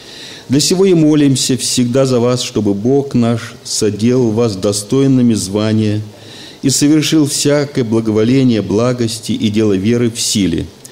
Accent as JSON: {"language": "Russian", "region": "Saint Petersburg", "country": "Russia", "tie": "born there", "said": "Родился я в Ленинграде, живу в Петербурге, там совершаю пресвитерское служение в одной из церквей нашего братства."}